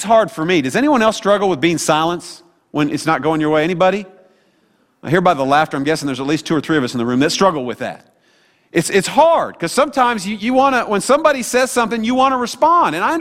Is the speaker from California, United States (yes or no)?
no; Sedalia, Missouri, United States; I used to go out and visit in my hometown a lot with my dad would take me out and we'd go visit people, you know, for our church, a little Calvary Baptist church there in Sedalia.